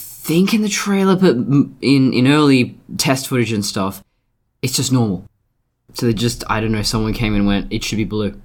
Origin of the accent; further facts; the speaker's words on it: Australia; I'm Australian.